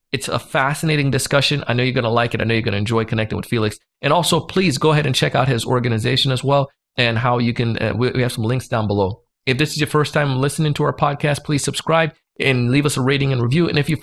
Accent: Jamaica; Yeah, man, I come from Yadena, man. So a lot of mixture there in Jamaica.

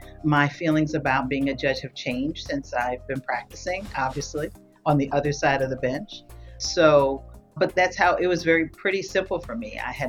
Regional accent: New York, United States; So I'm originally from New York, and I mean, I am a diehard Knicks, Yankees. I am a New Yorker, right, at heart.

